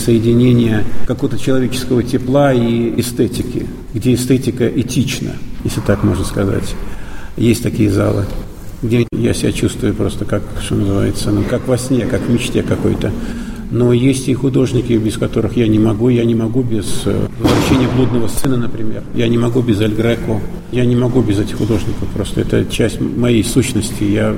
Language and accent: Russian; Russia; Эрмитаж – это для меня это главное место у меня на родине, в России.